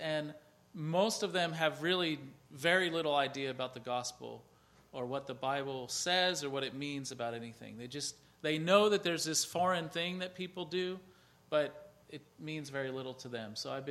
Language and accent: English; Pennsylvania, United States; I grew up here in Lancaster County